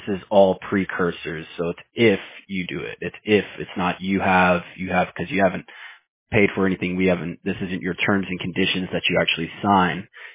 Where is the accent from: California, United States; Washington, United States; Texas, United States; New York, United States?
Texas, United States; Houston; I'm from Houston, Texas. My family's from El Salvador and Mexico, but I'm born and raised from Houston, Texas.